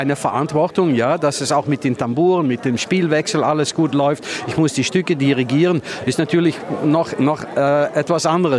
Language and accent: German; Netherlands; German is a second language; now in Switzerland; kann ich mich bei uns in Holland nicht erinnern